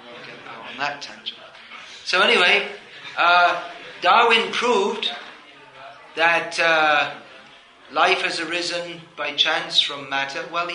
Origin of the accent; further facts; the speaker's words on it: United Kingdom; So I'm from Britain. Britain's the real thing.